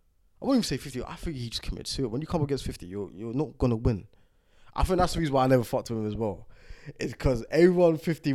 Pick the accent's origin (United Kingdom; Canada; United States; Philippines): United Kingdom; I'm British, so we say … over here